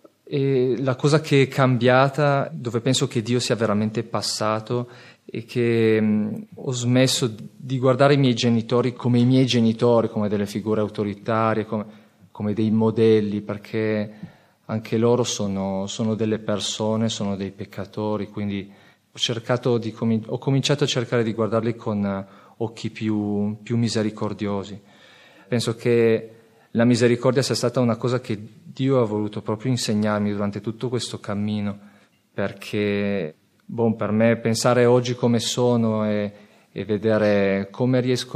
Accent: Saluzzo, Piedmont, Italy; born there; che io fossi nato a Saluzzo

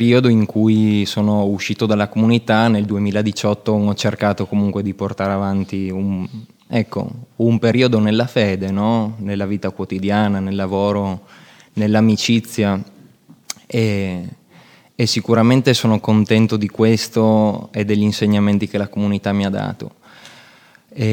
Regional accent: Trieste, Friuli-Venezia Giulia, Italy; ho 29 anni e vengo da Trieste.

